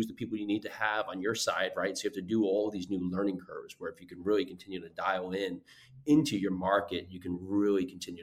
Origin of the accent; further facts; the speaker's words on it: Northeast, United States; moved away; I grew up in the Northeast, is that when we moved down here, coming from our background